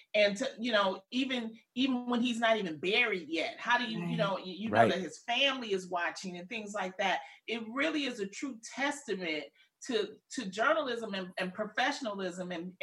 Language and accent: English; Detroit, Michigan, United States; And he's like, where are you from? I said, Detroit.